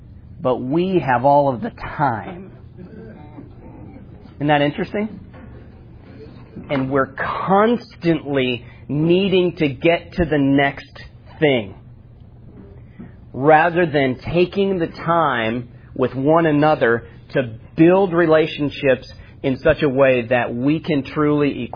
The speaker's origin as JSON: {"language": "English", "region": "Iowa", "country": "United States", "said": "Nevin and I have been buddies for several years. Our personalities work together. We're from Iowa."}